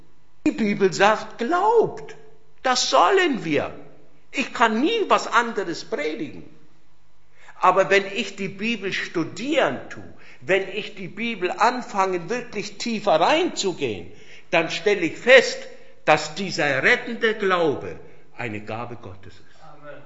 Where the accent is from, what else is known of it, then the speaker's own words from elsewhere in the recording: Fürth, Bavaria, Germany; ich bin ja aus Mittelfranken, aus Nürnberg, Fürth bin ich ja, und da war das auch immer so gewesen.